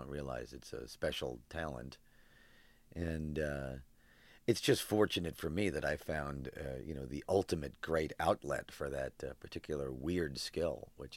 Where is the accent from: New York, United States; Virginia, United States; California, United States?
New York, United States; Forest Hills; I grew up in Forest Hills, New York, in Queens.